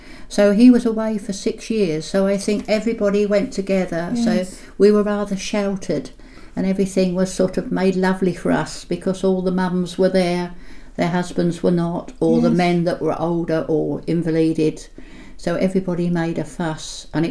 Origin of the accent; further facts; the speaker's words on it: St Albans, East of England, United Kingdom; born there; I was born in St Albans anyway, but I moved into Bardwell Road in the early 1940s. I must have been about six at the time, five or six.